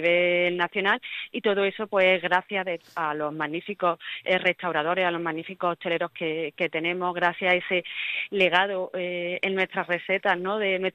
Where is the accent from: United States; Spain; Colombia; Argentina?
Spain; Córdoba, Andalusia; a mí me cuesta desvincularme de esa pasión y de ese sentimiento como cordobesa